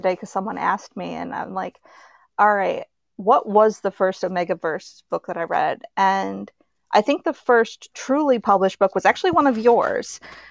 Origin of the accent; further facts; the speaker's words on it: New York, United States; also born or lived in New Orleans; I'm from Western New York myself. I was born in New Orleans. I have friend family in New Orleans, so I'm very familiar with that area. But I grew up, my entire, like, all of my memories are from Western New York.